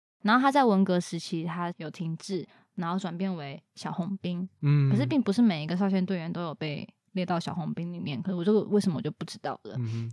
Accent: Taiwan; 老师看在我是台湾人的份上

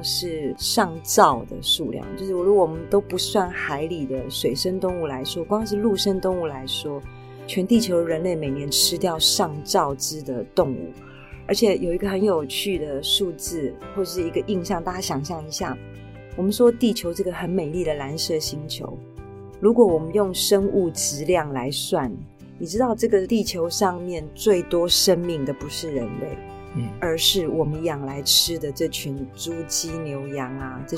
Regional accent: Taipei, Taiwan; born there; 台北。台北。

